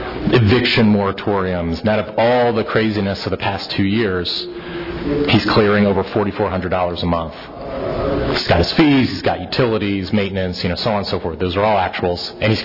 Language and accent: English; Newtown Square, Pennsylvania, United States; I'm a Philly native myself. I grew up in Newtown Square.